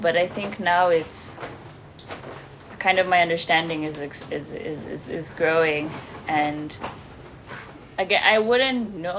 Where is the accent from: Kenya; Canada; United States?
Kenya; Nairobi; I am a composer from Nairobi, Kenya. Although I spend my time between New York, Maryland, during this pandemic, and Nairobi.